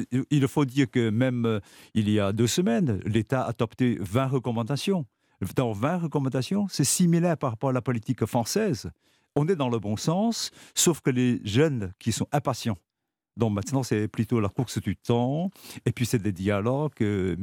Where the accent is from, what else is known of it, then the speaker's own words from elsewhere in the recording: China; now in France; Je suis surpris comme vous, surtout éloigné de 10 kilomètres, 10 000 kilomètres par rapport à mon pays qui m'éloigne un petit peu. Je ne connais pas cette Chine